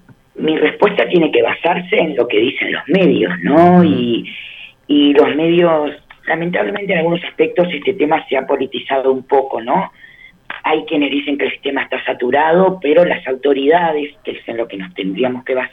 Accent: Uruguay; como uruguaya, el orgullo, la emoción y el agradecimiento es enorme. Pero como judía, bueno, es indescriptible.

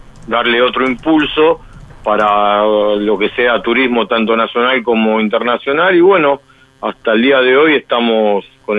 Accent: Buenos Aires, Argentina; Porque acá nosotros los que somos porteños nos quedamos con el, digamos, con la historia

